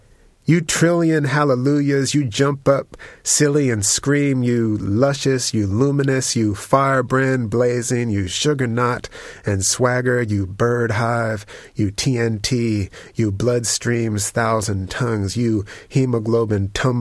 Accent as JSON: {"language": "English", "region": "Northeast", "country": "United States", "tie": "born or raised there", "lives_now": "Indiana, United States", "said": "I grew up in the Northeast, and for some reason I never saw redbuds, and I'm not sure how much they are around there, but where I am now in Indiana, there's just a ton of redbuds"}